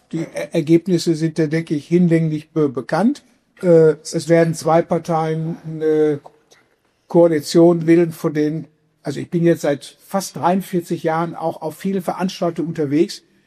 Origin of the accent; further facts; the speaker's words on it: Bochum, North Rhine-Westphalia, Germany; Ich komme aus Bochum oder habe lange Jahre in Bochum gewohnt.